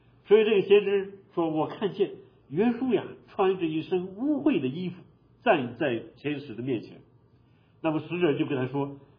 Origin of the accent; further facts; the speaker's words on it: China; now in Canada; 我们中国人在中国生活这么多年，我们到加拿大移民几十年